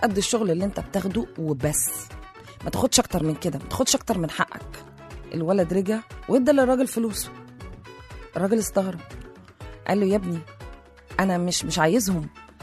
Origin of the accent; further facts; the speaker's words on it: Egypt; في مثل كده عندنا في مصر زمان كان يقولك ايه